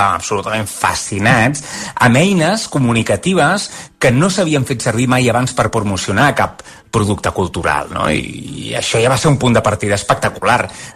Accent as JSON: {"language": "Catalan", "town": "Olot", "region": "Catalonia", "country": "Spain", "said": "I anava per Olot, som d'Olot"}